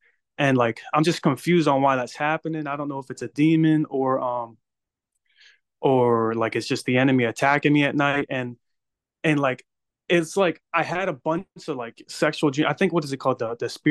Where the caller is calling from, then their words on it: Pennsylvania, United States; I'm calling in from Pennsylvania.